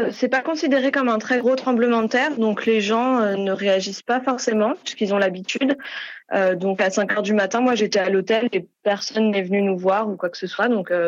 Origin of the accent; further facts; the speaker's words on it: France; je ne comprenais pas le japonais, que je venais de France